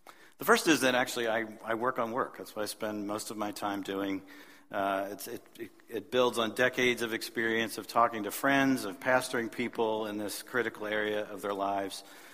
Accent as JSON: {"language": "English", "region": "Pennsylvania", "country": "United States", "said": "But I'm from a special part of Pennsylvania. It's the border between the Philly metro area and the interior of Pennsylvania, which some of you know is affectionately called Pennsyltucky."}